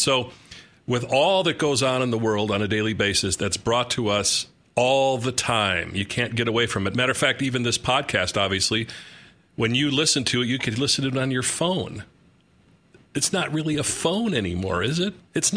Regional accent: Chicago, Illinois, United States; I grew up in Chicago. Sometimes we say that.

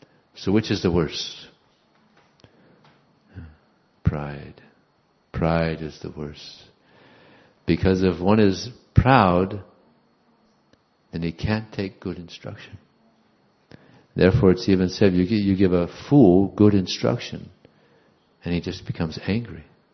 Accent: Texas, United States; I'm proud of being Texan. You know, Texans are very proud people. I'm proud of being American.

